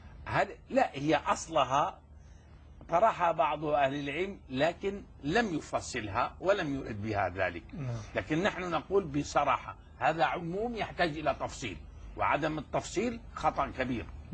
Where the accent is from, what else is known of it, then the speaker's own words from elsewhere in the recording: Algeria; وأنا في بلدي الجزائر أجرأ مني